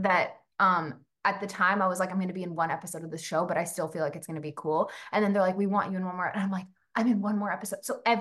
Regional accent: Vancouver, British Columbia, Canada; now in Toronto, Canada; I grew up in Vancouver

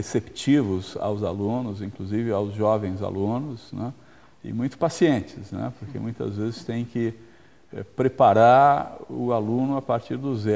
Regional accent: São Paulo, Brazil; Bom, eu sou paulistano.

